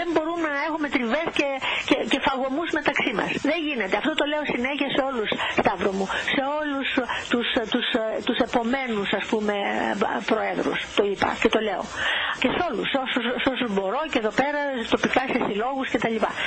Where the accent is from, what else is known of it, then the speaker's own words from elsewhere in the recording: Greece; Αυτά που κάνω είναι χρέος και υποχρέωσή μου σαν Ελληνίδα να το κάνω για την πατρίδα μου.